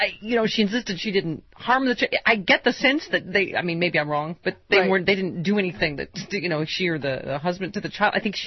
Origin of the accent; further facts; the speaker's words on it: Lockport, New York, United States; it's a love letter from Dave from my hometown, Lackport, New York.